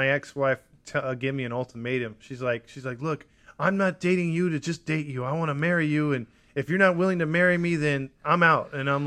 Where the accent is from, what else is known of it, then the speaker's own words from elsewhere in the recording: Inglewood, California, United States; I grew up in Inglewood, actually.